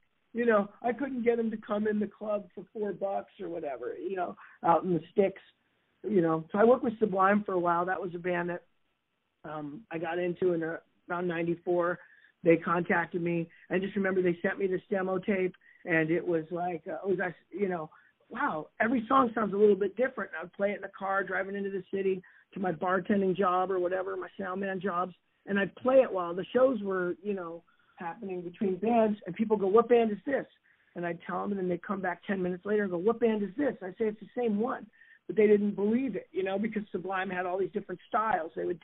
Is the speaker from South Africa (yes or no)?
no; San Francisco, California, United States; hey, we're from San Francisco. I got some guys from bands here.